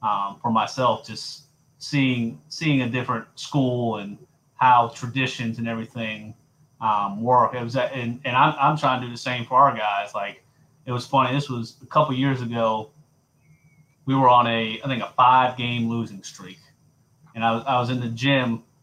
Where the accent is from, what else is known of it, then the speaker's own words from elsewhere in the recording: Charlotte, North Carolina, United States; I grew up in Charlotte, South Charlotte.